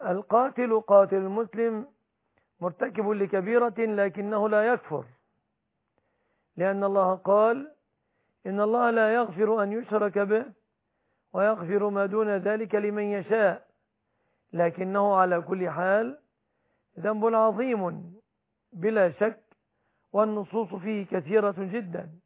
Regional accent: Egypt; في بلادنا مصر

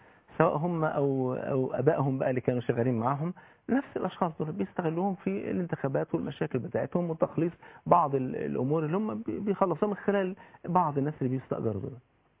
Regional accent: Port Said Governorate, Egypt

